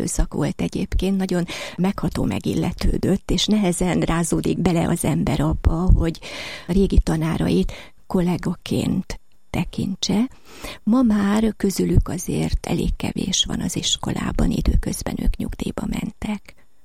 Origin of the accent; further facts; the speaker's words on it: Vác, Pest, Hungary; Én váci vagyok. Vácot születtem, Vácot jártam általános iskolába és középiskolába